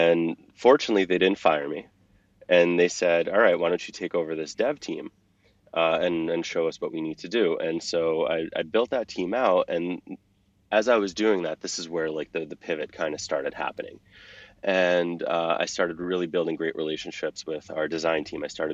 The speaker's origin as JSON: {"language": "English", "region": "New York", "country": "United States", "lives_now": "Boston, United States", "said": "I'm originally from New York, and I was working at a marketing agency in Manhattan."}